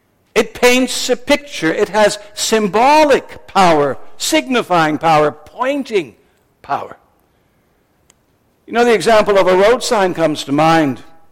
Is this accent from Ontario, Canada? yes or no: yes; Ontario, Canada; Years ago, when I was growing up in Ontario, my classmates and I, together with our teacher, made an excursion to what's called the area of Midland